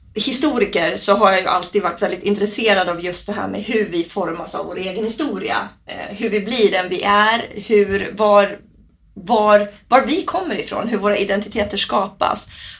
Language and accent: Swedish; Sweden; Jag är otroligt svensk. Men jag upptäckte till exempel att jag har spanska rötter.